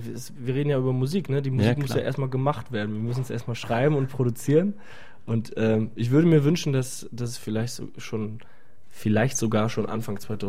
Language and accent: German; Winnweiler, Rhineland-Palatinate, Germany; now in Berlin, Germany; Naja, ich komme ja aus der Pfalz, aus einem kleinen Dorf in der Nähe von Kaiserslautern, aus Winnweiler. Und das ist meine Heimat. Ich wohne allerdings schon seit 10 Jahren in Berlin. Und das ist mein Zuhause.